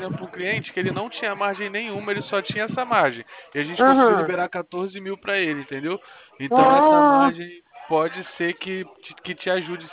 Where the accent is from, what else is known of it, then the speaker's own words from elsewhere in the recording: Rio de Janeiro, Brazil; Eu sou aqui do centro do Rio